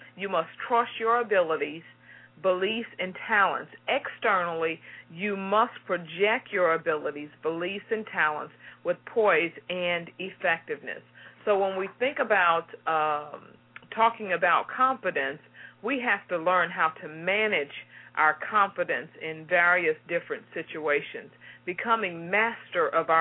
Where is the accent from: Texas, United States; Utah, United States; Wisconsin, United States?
Texas, United States; Houston; You want to go in the bayou? Because I'm from Houston, Texas.